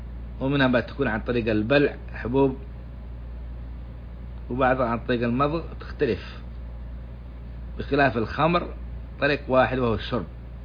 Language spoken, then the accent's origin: Arabic; Saudi Arabia; وعندنا في السعودية يعني غلظت عقوبة المتعاطي المخدرات